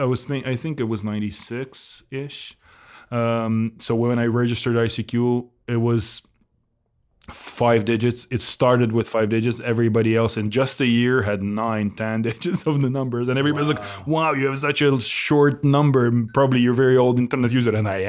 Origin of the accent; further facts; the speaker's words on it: Ukraine; English is a second language; I come from Ukraine. My first time in Texas, by the way.